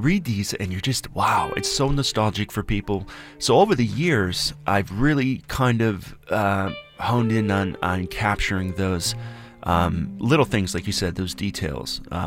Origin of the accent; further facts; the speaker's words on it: Cleveland, Ohio, United States; I grew up in Cleveland.